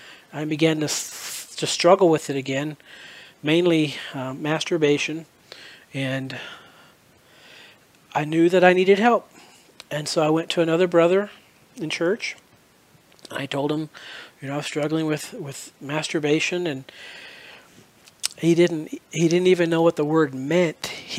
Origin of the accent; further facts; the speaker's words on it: Texas, United States; As I got into high school, so I came from Texas, and there's a lot of football played down in Texas